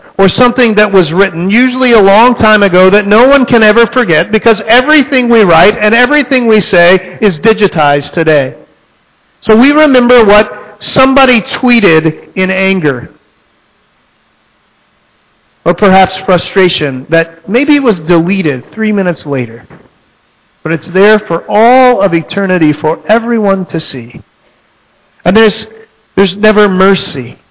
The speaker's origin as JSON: {"language": "English", "region": "Texas", "country": "United States", "said": "Now, let me just say, I'm from Texas."}